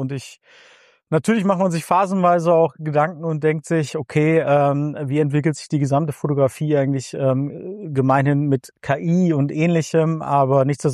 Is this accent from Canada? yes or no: no; Mülheim an der Ruhr, North Rhine-Westphalia, Germany; also born or lived in Münster; tatsächlich bin ich ein Kind des Ruhrgebiets, wie man so schön sagt. geboren und aufgewachsen in Mühlheim an der Ruhr. Mich hat zwischenzeitlich mal beruflich hier und dahin oder fürs Studium hier und dahin gezogen. Also ich habe lange Zeit auch in Münster gelebt, tatsächlich studiert dort.